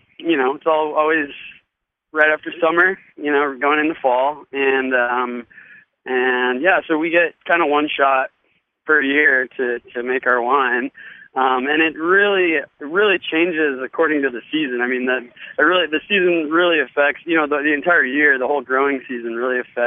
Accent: California, United States; I grew up in Central California and I went to school there.

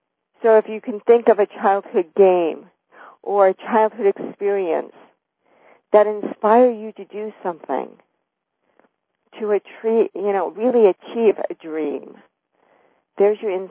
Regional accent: Los Angeles, California, United States; I've always lived on west of the Mississippi, and I grew up in Los Angeles, where it's so separate.

